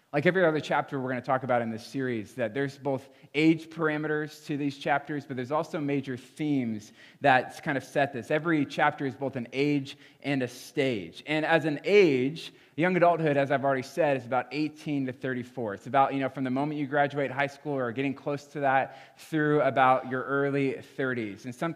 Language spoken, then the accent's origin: English; Bellevue, United States; In the end, it led me right back to my hometown of Bellevue, and I moved back here at 22 years old as a young adult.